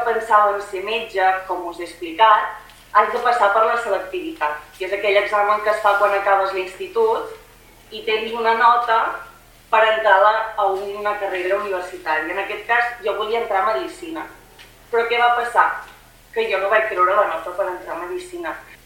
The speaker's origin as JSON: {"language": "Catalan", "town": "Manresa", "region": "Catalonia", "country": "Spain", "tie": "born there", "said": "vaig néixer a Manresa, de fet encara he vist. Tinc 28 anys"}